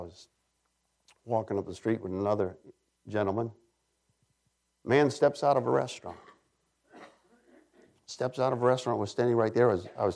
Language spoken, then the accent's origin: English; New England, United States; We're from New England. It's not like down here.